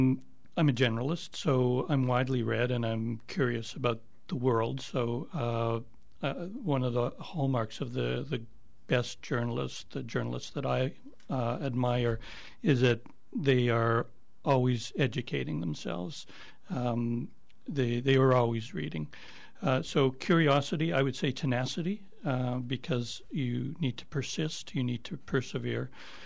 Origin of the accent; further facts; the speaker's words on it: Winnipeg, Manitoba, Canada; And so I started freelancing at CBC Radio in Winnipeg, which is my hometown.